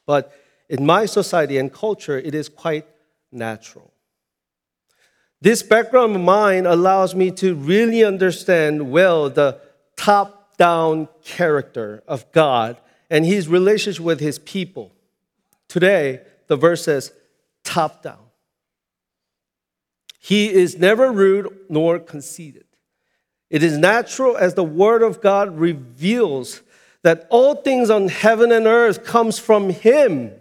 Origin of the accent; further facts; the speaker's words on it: South Korea; English is a second language; moved away as an adult; now in United States; I am Korean, front and back. And I grew up in Korea. And I came here to the United States for the first time when I was 20 years old for better education.